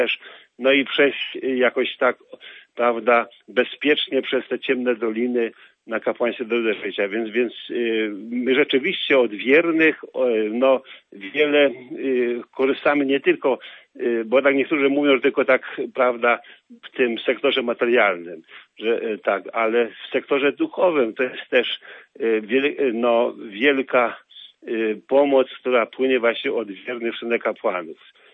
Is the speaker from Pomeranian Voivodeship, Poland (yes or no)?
no; Leżajsk, Subcarpathian Voivodeship, Poland; Tak, ja pochodzę z Podkarpacia, tam urodziłem się na terenie parafii Leżańsk.